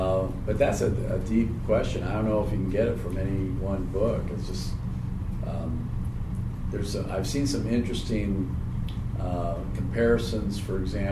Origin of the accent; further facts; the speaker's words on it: California, United States; the Jewish culture that I was brought up with here in Southern California.